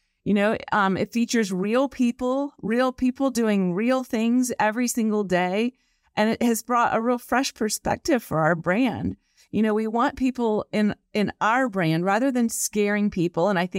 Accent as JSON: {"language": "English", "region": "the South", "country": "United States", "said": "I'm from the South"}